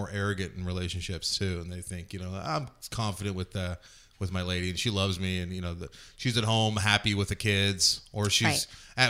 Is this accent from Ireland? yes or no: yes; Ireland; I am an Irish person and I drink a lot.